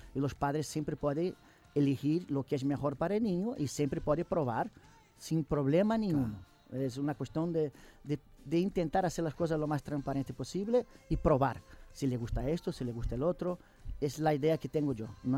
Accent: Rio de Janeiro, Brazil; Spanish is a second language; Jo soy de Rio de Janeiro.

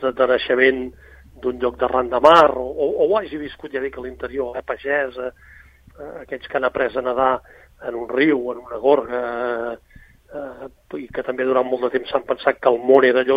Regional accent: Girona, Catalonia, Spain; jo vinc de la Girona franquista dels anys 60, grisa, negra, fosca

